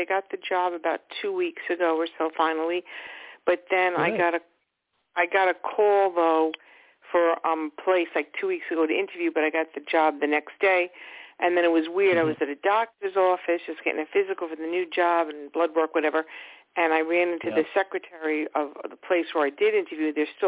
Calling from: Long Island, New York, United States; from Long Island.

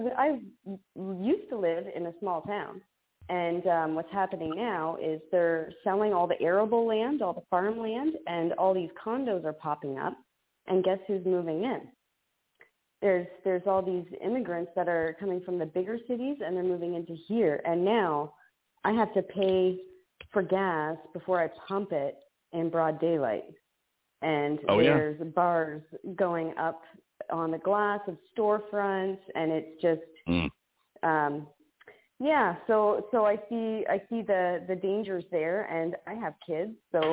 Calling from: Canada; from Canada.

